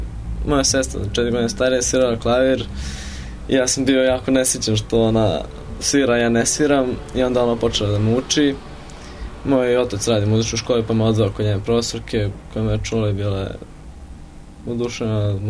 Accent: Sremčica, Belgrade, Serbia; Iz Sremčice.

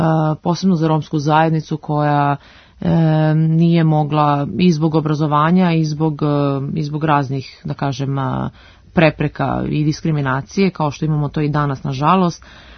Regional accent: Valjevo, Šumadija and Western Serbia, Serbia; Odakle sam ja krenula, što bi ja to rekla, iz minus faze. To je iz Valjeva, iz jedne, da kažem, siromašne porodice

